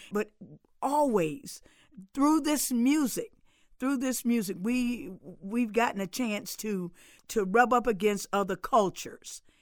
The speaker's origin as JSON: {"language": "English", "region": "the South", "country": "United States", "tie": "born or raised there", "said": "We grew up in the South, And so we've always heard Southern gospel, bluegrass, country music."}